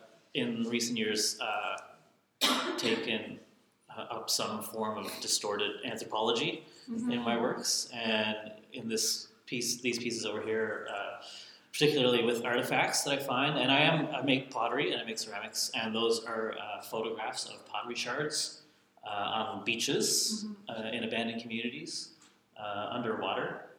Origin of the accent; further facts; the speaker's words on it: Clarenville, Newfoundland and Labrador, Canada; I grew up in Clarenville, and I say sometimes that I'm like, it's like a weird kind of not like a real Newfoundland community because you're not a Bayman and you're not a townie.